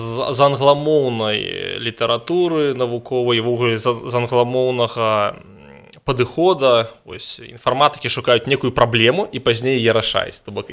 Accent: Lida, Grodno Region, Belarus; Я сам з Лідчыны, пахожу, 7 год скончыў беларускамоўнай школы, а пазней вучыўся ў горадзе Лідзе, ў гімназіі нумар 1.

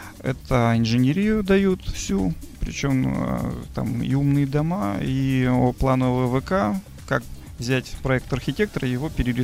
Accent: Arkhangelsk, Arkhangelsk Oblast, Russia; moved away as an adult; now in Moscow, Russia; И в 2003-м я переехал в Москву, сам из Архангельска.

